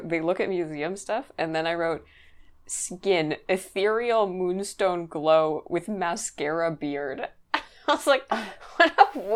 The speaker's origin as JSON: {"language": "English", "country": "Canada", "said": "Maybe we're too Canadian."}